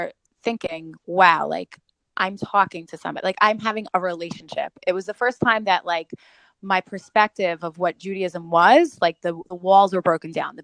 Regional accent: New York, United States; And it was such a bizarre feeling because my whole life I grew up in New York.

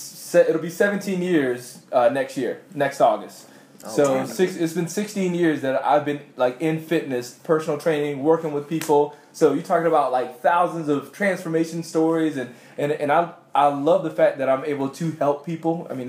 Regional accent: Remini, South Carolina, United States; I'm from South Carolina, small town, below Sumter, South Carolina. So I'm definitely repping the Carolinas. Grew up in a small town, I guess.

